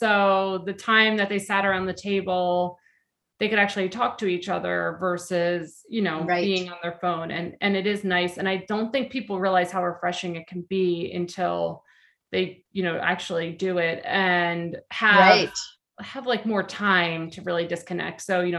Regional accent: Pennsylvania, United States; my family growing up in Pennsylvania, we would go up to Vermont every year in the summer to a lake with a cabin.

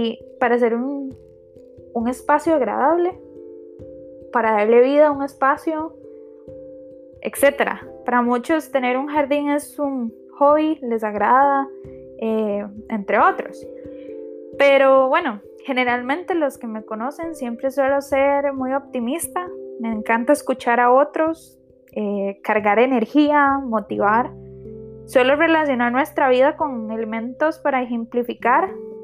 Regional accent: Costa Rica; Tengo 24 años, soy de Costa Rica. Me encanta el país en el que vivo.

